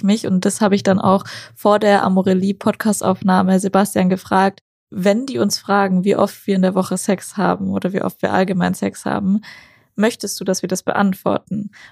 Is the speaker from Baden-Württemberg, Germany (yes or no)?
yes; Stuttgart, Baden-Württemberg, Germany; Und wir kommen ja aus Stuttgart